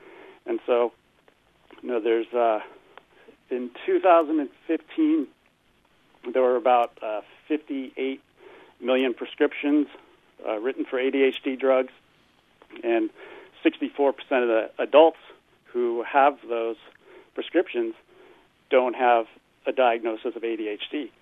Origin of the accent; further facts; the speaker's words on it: San Diego, California, United States; born there; I mean, I was born in San Diego and still live here.